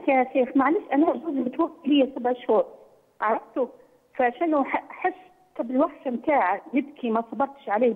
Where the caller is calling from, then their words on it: Libya; نكلم من ليبيا إن شاء الله.